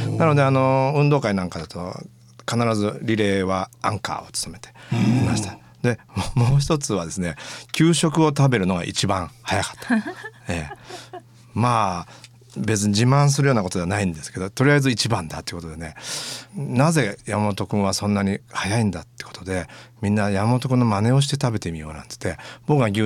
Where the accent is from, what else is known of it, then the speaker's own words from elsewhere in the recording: Shizuoka, Japan; そうです、今北安堂っていうけど、昔ね柳神殿っていうと言ってた あっちですね、